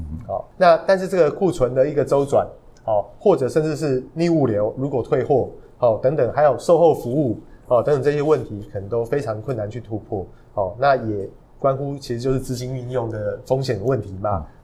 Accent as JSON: {"language": "Chinese", "country": "Taiwan", "said": "其实都是我们台湾啊，我们在做出口巨大的一个生意机会。"}